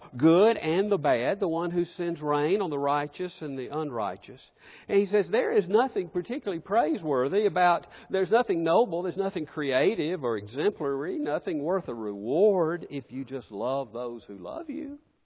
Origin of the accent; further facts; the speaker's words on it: Birmingham, Alabama, United States; in my hometown, when I was a little boy, Martin Luther King comes to Birmingham